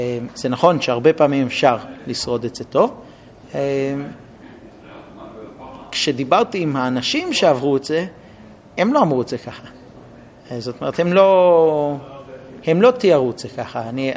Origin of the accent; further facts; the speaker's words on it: Jerusalem, Jerusalem District, Israel; הייתי רוב חיי בקריית משה. חוץ מזה שנולדתי שם, המשכתי שם בישיבה, הייתי שם עוד 10 שנים נשוי, 11-12 שנים נשוי.